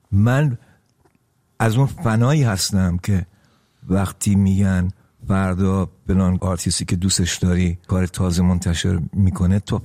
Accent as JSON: {"language": "Persian", "country": "Iran", "tie": "born there", "said": "ناراحت نیستم که چرا در ایران به دنیا آمدم"}